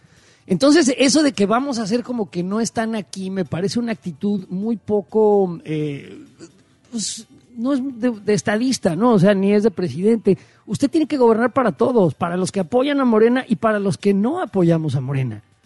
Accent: Mexico; somos mexicanos

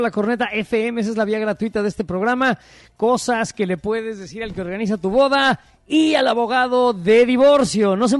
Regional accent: Mexico; Soy mexicano, pero igual me la chupo, sí.

